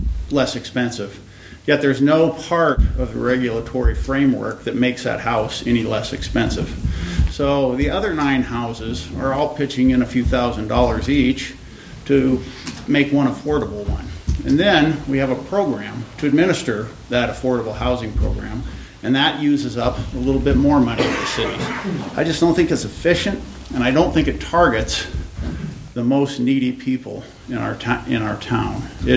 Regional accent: Bozeman, Montana, United States; I'm from Bozeman. And when I moved here, there was 8,000 people in the city

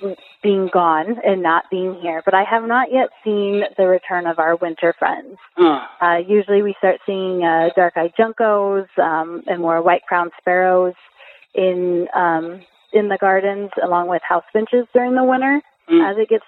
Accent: Ohio, United States; So I'm originally from Ohio, and when I first moved here in 2014, the first new bird I saw was a magpie, which we don't have back east.

